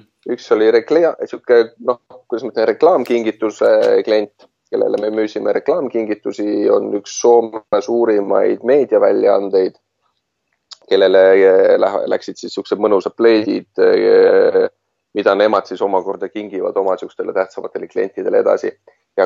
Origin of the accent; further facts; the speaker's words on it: South Estonia, Estonia; mina olen pärint Lõuna-Eestist nii öelda, kus soome keelt ja soome kanaleid ei olnud Vene ajal.